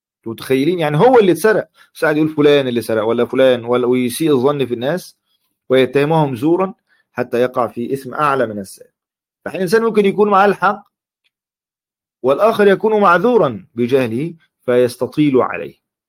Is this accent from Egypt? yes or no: yes; Egypt; طبيعي أنا مصري، طبيعي أن في أشياء بتذكرني بانتماء بلدي، عيلتي، لهجتي